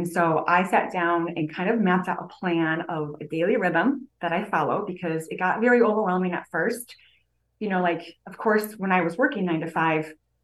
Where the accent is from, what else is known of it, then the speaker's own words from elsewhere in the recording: Chicago, Illinois, United States; also born or lived in Wisconsin; Okay, so I was born in the Chicagoland area, and then my family, we moved up to northern Wisconsin when I was in seventh grade, and then I moved back to Chicago for college.